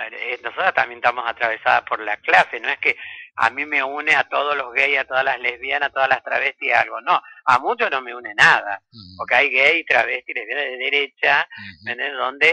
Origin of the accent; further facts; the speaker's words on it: Salta, Argentina; que yo soy salteña.